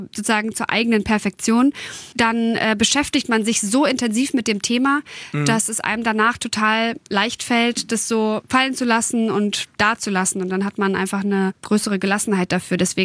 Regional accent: Hanover, Lower Saxony, Germany; born or raised there

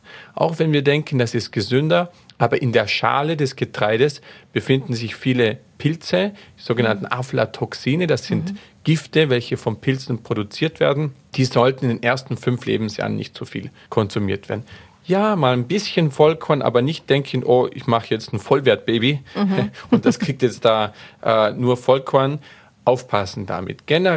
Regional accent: Austria; Es gibt zum Beispiel bei uns in Österreich, weiß ich, in Wien gibt es eine Milchbank.

